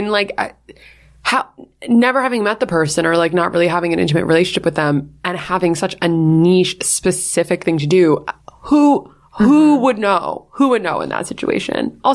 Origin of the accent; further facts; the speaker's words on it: New York, United States; Nowhere. We're from New York.